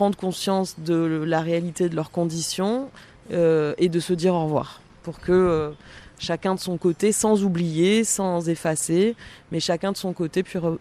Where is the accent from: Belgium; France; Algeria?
Algeria; Algiers, Algiers Province; j'avais pris la décision de retourner filmer à Alger, ma ville natale